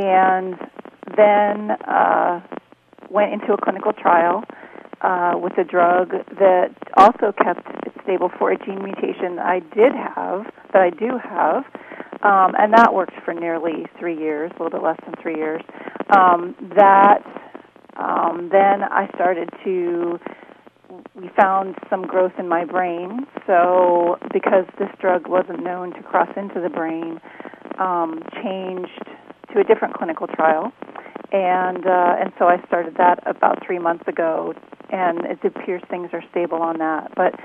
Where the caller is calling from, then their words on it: Bloomsburg, Pennsylvania, United States; I am calling from Bloomsburg, Pennsylvania.